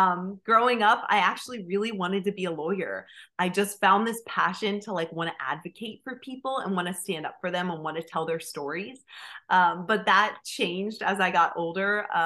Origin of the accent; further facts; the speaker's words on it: Sinking Spring, Pennsylvania, United States; I was born and raised in Pennsylvania, Sinking Spring area growing up.